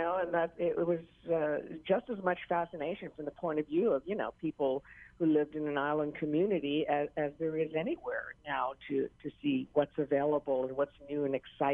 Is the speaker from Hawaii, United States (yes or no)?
yes; Hawaii, United States; I was born and raised on Maui.